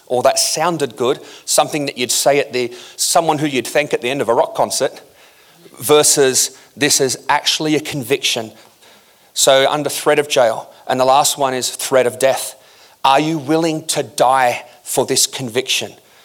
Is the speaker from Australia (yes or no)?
yes; Australia; growing up in Australia. I used to get teased a lot for being a Christian.